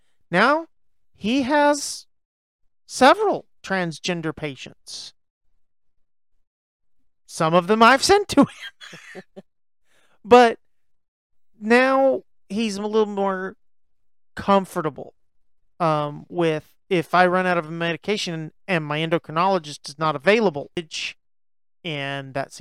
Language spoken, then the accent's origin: English; Texas, United States; I'm a Texan, and Bluebell is very sacred to us.